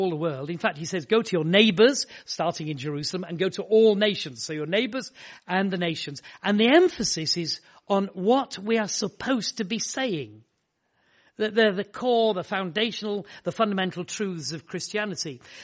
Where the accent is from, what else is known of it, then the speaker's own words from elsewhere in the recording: Horsforth, Yorkshire and the Humber, United Kingdom; also born or lived in Lebanon; I was brought up in Horsforth, so I'm a Yorkshireman. I'm very proud of being a Yorkshireman.